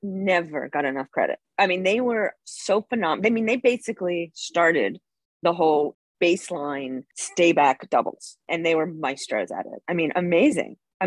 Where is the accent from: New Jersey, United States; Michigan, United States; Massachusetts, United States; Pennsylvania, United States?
Pennsylvania, United States; Philadelphia; So I was playing, so I'm from Philadelphia or outside of Philly. I just say Philly, but outside of Philly.